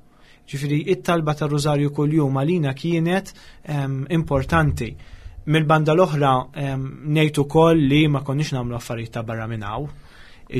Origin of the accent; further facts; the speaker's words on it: Rabat, Gozo, Malta; Jien naħseb bħala tfulija kienet tfulija normali, fis-sens li qabel kollox jiena minn Rabat. Noqgħod ġo area li miliex li hija żviluppata, qed nitkellem mal-erja taċ-ċawla.